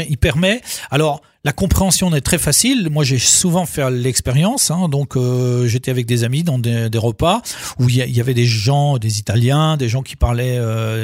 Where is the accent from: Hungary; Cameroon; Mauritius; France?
Hungary; Alors beaucoup dans les pays de l'Est, là chez nous, en Hongrie